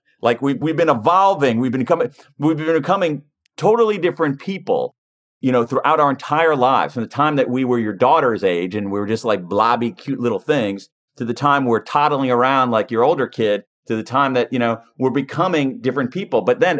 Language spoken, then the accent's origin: English; Columbus, Ohio, United States; So when I grew up in Columbus, Ohio, the guidance on multiple choice tests was this.